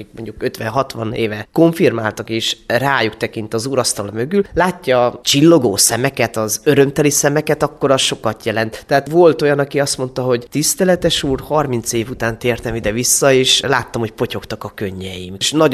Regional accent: Ilk, Szabolcs-Szatmár-Bereg, Hungary; Ugye onnan mi származunk a feleségemmel Ilkről

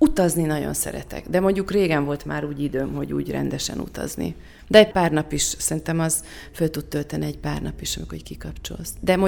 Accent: Szentendre, Pest, Hungary; Én a fővárost is szeretem, meg én ugyan Szentendrén nőttem föl

